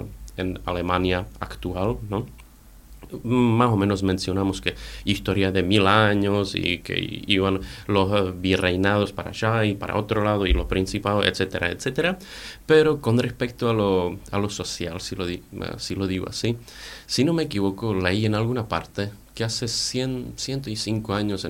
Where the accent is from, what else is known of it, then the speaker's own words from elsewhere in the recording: Moravian-Silesian Region, Czechia; Spanish is a second language; la otra región es Moravskoslezský kraj, cuya capital es Ostrava, y de donde soy yo, justamente.